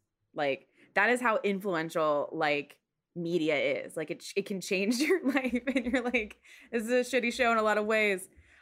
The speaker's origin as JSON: {"language": "English", "town": "Stafford", "region": "Virginia", "country": "United States", "also_born_or_lived": "Seoul", "said": "I'm from Stafford. I don't want to live in Stafford, Virginia anymore. And we also, my dad was in the military. So when I was younger, at one point we lived in Seoul."}